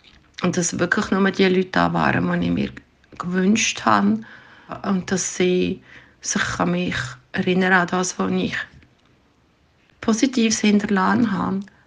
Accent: Ticino, Switzerland; Ich bin 56, ich komme aus dem Tessin und ich bin Heilpädagogin.

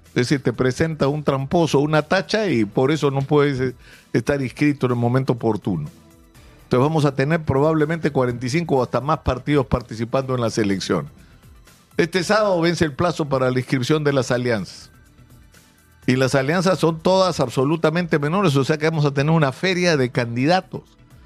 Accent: Peru; lo que nos une como peruanos

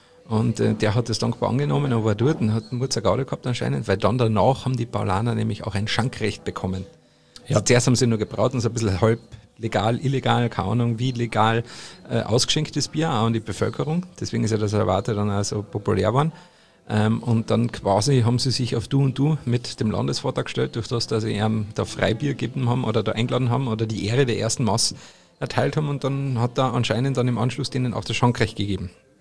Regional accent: Bavaria, Germany; Also sowas Vergleichbares gab es in meiner Heimat auch, aber so ist es ja in Bayern

